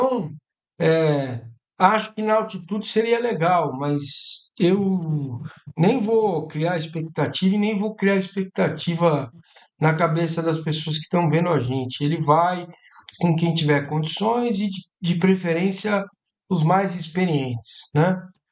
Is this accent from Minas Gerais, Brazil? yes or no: no; São Paulo, Brazil; Eu era goleiro, então eu jogava no timinho da rua ali, na Vila Madalena, onde eu nasci. Não é mais vila, né? Agora é Madalena, só tem prédio.